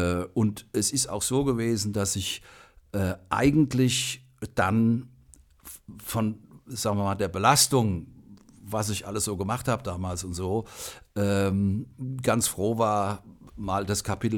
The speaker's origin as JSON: {"language": "German", "town": "Frankfurt", "region": "Hesse", "country": "Germany", "said": "ich bin Frankfurter Bub"}